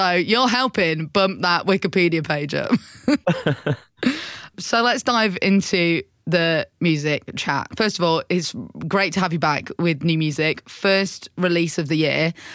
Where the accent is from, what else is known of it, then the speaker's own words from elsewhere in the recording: Prestbury, North West England, United Kingdom; I grew up in Prestbury.